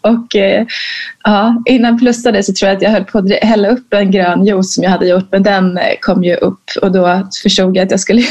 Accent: Leksand, Dalarna County, Sweden; Jag är från Dalarna, Leksand. Och mina föräldrar bott mest där.

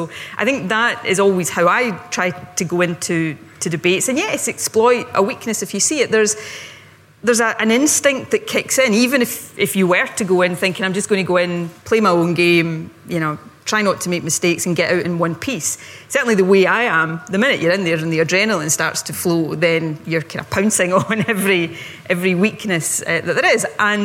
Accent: Scotland, United Kingdom; the joke in Glasgow, or where I grew up in Ayrshire

